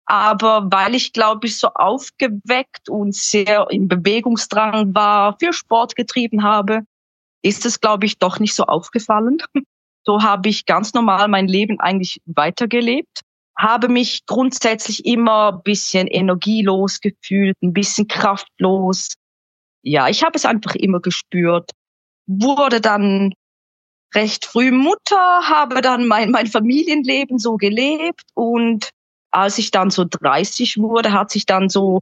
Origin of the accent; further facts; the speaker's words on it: Switzerland; Ich komme aus der Schweiz, bin 40 Jahre alt